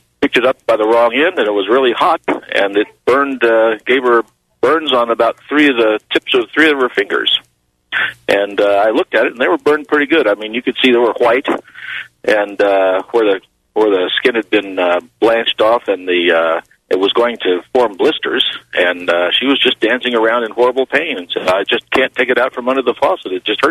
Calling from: Albuquerque, New Mexico, United States; I'm calling from Albuquerque.

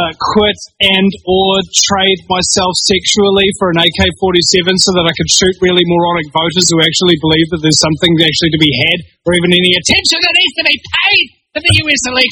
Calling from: New Zealand; I'm only 27. I'm broadcasting live from New Zealand.

